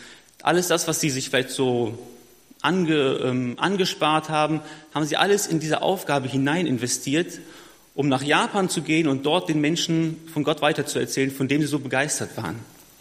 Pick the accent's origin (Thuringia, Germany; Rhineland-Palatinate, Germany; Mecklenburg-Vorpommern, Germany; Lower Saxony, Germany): Rhineland-Palatinate, Germany; Neuwied; Ich komme ursprünglich aus Neuwied. Das liegt ungefähr 80 Kilometer südlich von Bonn.